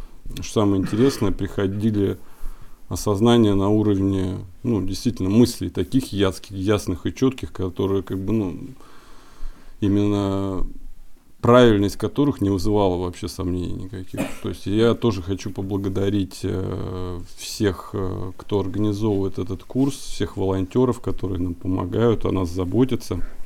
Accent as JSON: {"language": "Russian", "region": "Moscow", "country": "Russia", "said": "я из Москвы."}